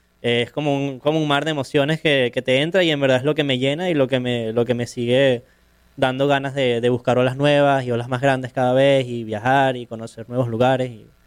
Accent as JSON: {"language": "Spanish", "town": "Caracas", "region": "Capital District", "country": "Venezuela", "said": "soy de Caracas, de Venezuela. Comencé a surfear cuando tenía 7 años."}